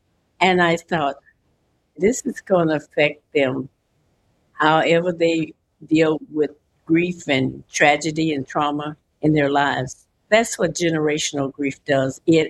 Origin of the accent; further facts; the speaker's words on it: Kentucky, United States; born there; I was born in Kentucky a year before the end of World War II.